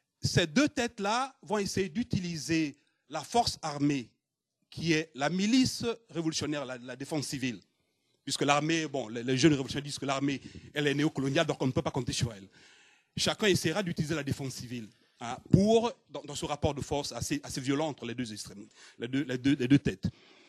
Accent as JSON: {"language": "French", "country": "Republic of the Congo", "said": "Sur le Congo, je suis congolais d'origine."}